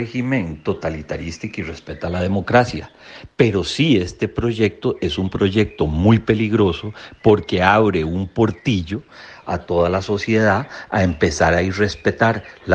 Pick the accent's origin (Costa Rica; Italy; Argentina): Costa Rica; Todos somos costarricenses y todos tenemos que empujar esta carreta juntos